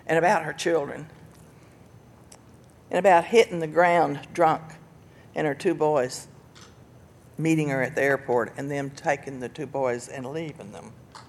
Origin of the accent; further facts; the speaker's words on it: Texas, United States; I'm from Lubbock County, and Lubbock County had absolutely nothing, just nothing, still has nothing.